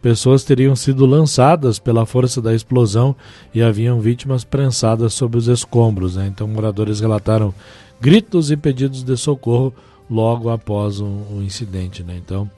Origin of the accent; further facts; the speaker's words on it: Rio Grande do Sul, Brazil; Então, mas como gaúchos que somos, né? A gente vai por aí resistindo a esse friozinho, né?